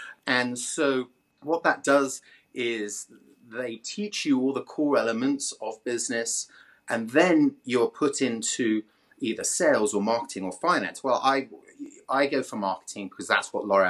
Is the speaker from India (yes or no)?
no; Cambridge, East of England, United Kingdom; accent: English; Well, my first week I get to Scotland, and I'm very English. I have an English accent from Cambridge, like people know.